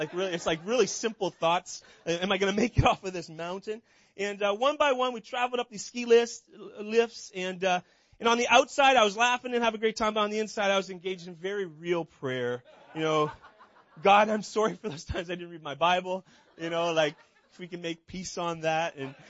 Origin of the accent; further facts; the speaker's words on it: Canada; I'm from Canada.